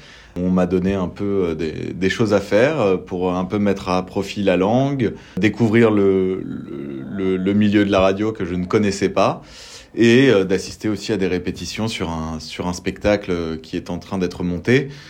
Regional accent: Paris, Île-de-France, France; now in Montpellier, France; Moi, je suis né à Paris, j'ai grandi à Paris et au bout d'un moment, la grisaille parisienne

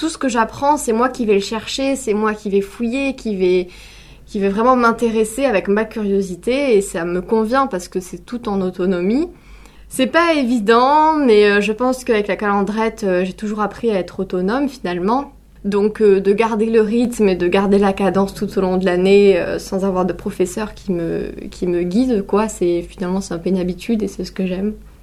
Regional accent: Montpellier, Occitanie, France; je vais bientôt avoir 19 ans, voilà, j'habite sur Montpellier. Je suis née à Montpellier et j'y suis toujours restée tout au long de ma scolarité et encore aujourd'hui. Mes parents sont d'ailleurs, mais je suis la première génération à naître à Montpellier

